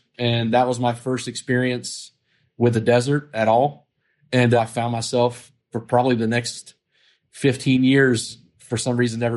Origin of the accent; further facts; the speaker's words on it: Arkansas, United States; I grew up in the Ozark Mountains of Arkansas. Love Arkansas to death for sure. But yeah, I grew up about 10 miles outside of a town of about 1,200 folks.